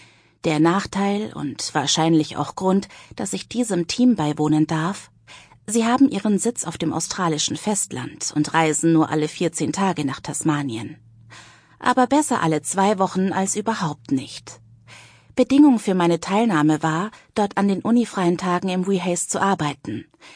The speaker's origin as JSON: {"language": "German", "town": "Cologne", "region": "North Rhine-Westphalia", "country": "Germany", "said": "Meine Heimat Köln in Deutschland habe ich für ein Auslandssemester verlassen"}